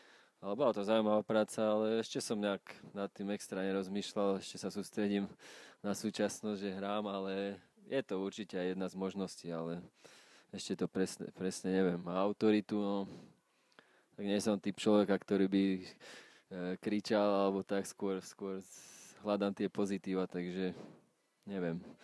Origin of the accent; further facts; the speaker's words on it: Považská Bystrica, Trenčín Region, Slovakia; som z Považskej Bystrice, tam 7. základná škola, ktorá bola zameraná na hádzanú a volejbal. Ja som tam chodil